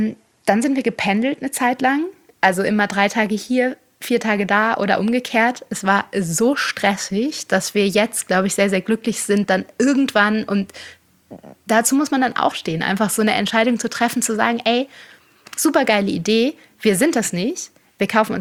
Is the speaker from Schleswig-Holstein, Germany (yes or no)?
yes; Schleswig-Holstein, Germany; ich komme ja aus Schleswig-Holstein, wo es wirklich viele Hofläden gibt